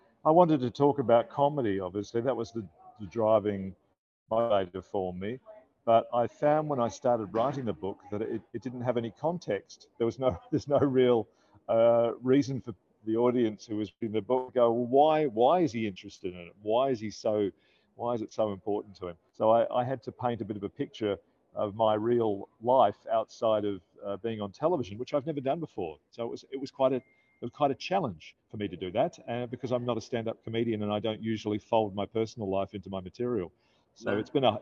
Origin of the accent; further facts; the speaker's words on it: Adelaide, South Australia, Australia; one of my complaints about growing up in Adelaide was that it was just, in our house, just a bit dull.